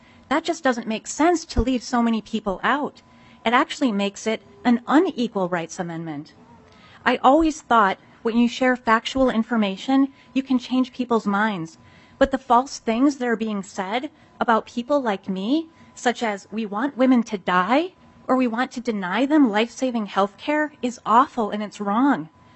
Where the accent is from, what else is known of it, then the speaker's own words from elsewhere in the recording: Mendota Heights, Minnesota, United States; Good morning … from Mendota Heights.